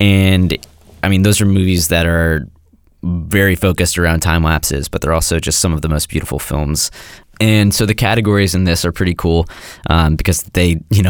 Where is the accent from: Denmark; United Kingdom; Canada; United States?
United States; Marin County, California; Yeah, I'm from Marin, too. So, I mean, it's always been a big deal there, but there's a pretty vibrant filmmaking community in Marin County.